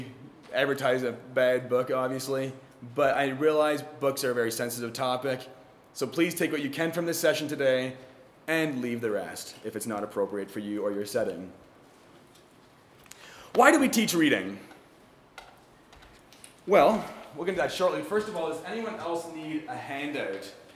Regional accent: Canada; I'm from Canada

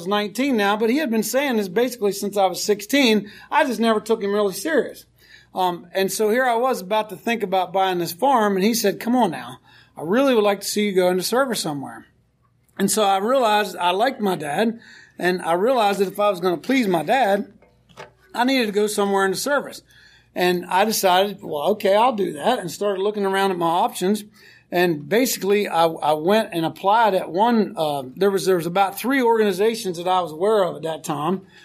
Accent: Georgia, United States; I grew up in Georgia, and so it was going to be different territory.

